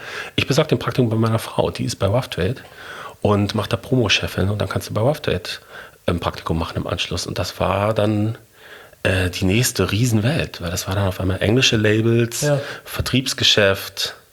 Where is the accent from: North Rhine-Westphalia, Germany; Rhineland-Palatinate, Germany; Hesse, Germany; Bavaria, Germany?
North Rhine-Westphalia, Germany; ich komme aus dem Ruhrgebiet und ich kann mit Fußball nichts anfangen, was, wenn man im Ruhrgebiet wohnt, sehr selten ist.